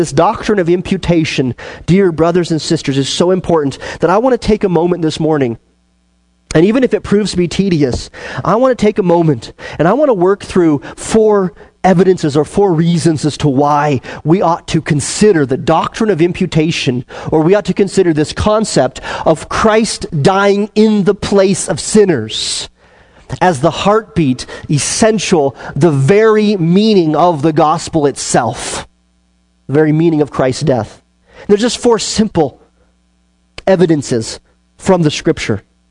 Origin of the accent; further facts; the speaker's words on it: Wyoming, United States; I grew up in Wyoming, and everybody in Wyoming hunts before they can drive